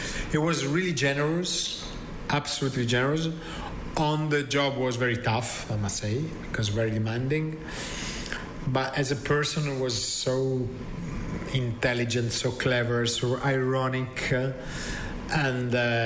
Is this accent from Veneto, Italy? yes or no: yes; Verona, Veneto, Italy; Yeah, I'm from Verona, of course, definitely.